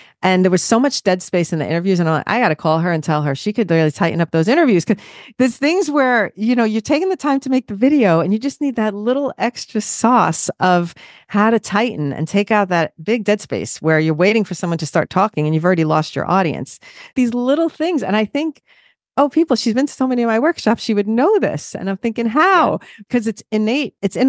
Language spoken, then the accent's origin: English; New Jersey, United States; accent: Jersey; And I'm thinking my Jersey accent, hey, what?